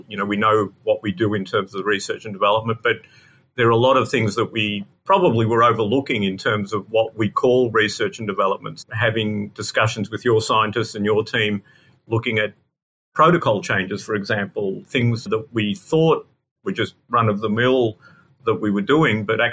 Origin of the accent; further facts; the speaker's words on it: Melbourne, Victoria, Australia; So growing up in Melbourne, I did my studies in science